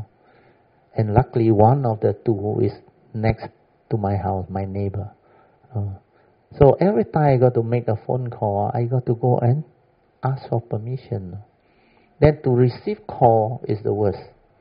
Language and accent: English; Songkhla, Thailand; Then there were many incidents in my hometown. You know what they do? We all alastar near Hap Jai, or Padang Besar.